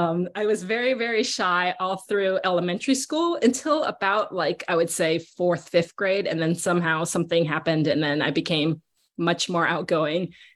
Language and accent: English; Caracas, Capital District, Venezuela; growing up in Caracas, Venezuela, I was outdoors a lot